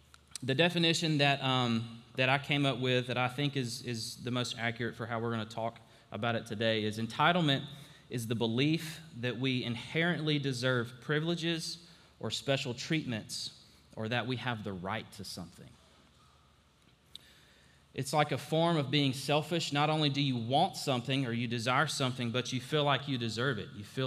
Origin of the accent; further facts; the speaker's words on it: Alabama, United States; You know, I grew up in Alabama. I'm a Bama fan. Roll Tide.